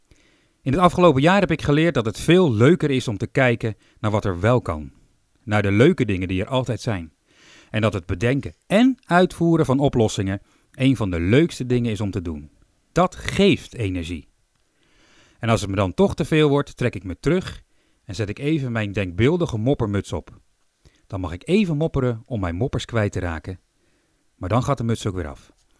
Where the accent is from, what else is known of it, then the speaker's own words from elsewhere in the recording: Netherlands; Want wat zijn wij Nederlanders goed in mopperen?